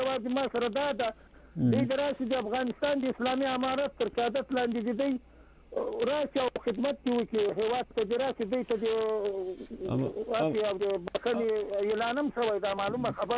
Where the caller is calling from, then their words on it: Khyber Pakhtunkhwa, Pakistan; زه د خیبر پښتونخوا حریفون نه یم، … ستاسو دایمي اورېدونکی.